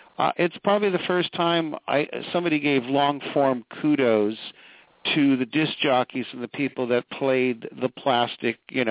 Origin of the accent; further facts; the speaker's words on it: Los Angeles, California, United States; because I'm born and raised in Hollywood in Los Angeles.